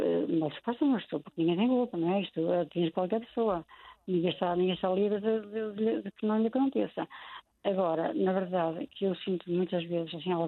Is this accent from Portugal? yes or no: yes; Vila Flor, Norte, Portugal; now in Porto, Portugal; Trabalhei em Mirandela há 9 anos, que eu sou de lá perto, sou de Vila Flora.